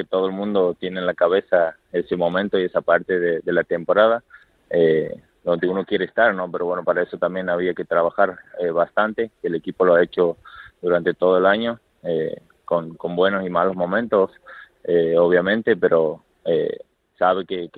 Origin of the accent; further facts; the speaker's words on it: Santiago del Estero, Argentina; now in Spain; Yo soy del norte, de Santiago del Estero.